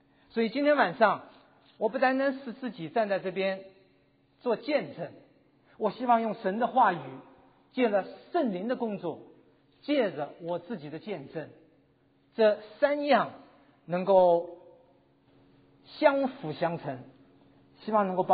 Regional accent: Taiwan; moved away as an adult; also born or lived in Shanghai, China; now in United States; 我生在中国上海，在5岁半的时候随着父母亲到了台湾，在台湾15年，大学毕业之后呢，我就到了美国来，所以在美国住了将近40多年。

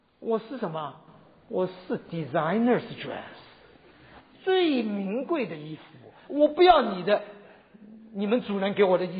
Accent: China; 全场200多个人，只有我一个中国人

